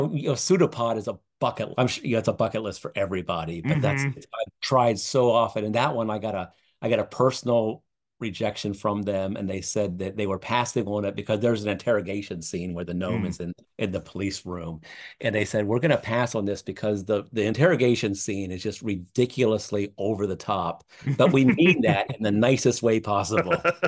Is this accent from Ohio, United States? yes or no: yes; Columbus, Ohio, United States; also born or lived in Colorado Springs / Denver / San Antonio / Omaha; now in Rockville, United States; I'm from Columbus, Ohio, although I left there in 2001. Yeah. Since then, we've lived in Colorado Springs, Denver, San Antonio, Omaha, and now we're in Rockville.